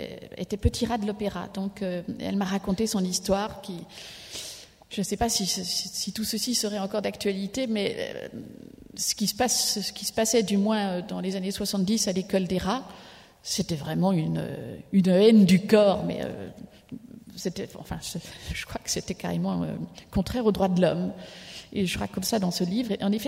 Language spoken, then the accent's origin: French; Belgium; mais je suis belge moi-même